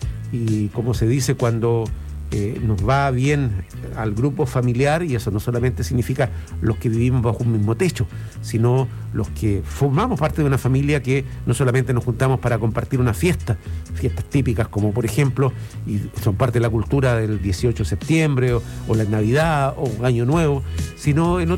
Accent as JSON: {"language": "Spanish", "country": "Chile", "said": "lo que estamos pensando nosotros como chilenos y chilenas"}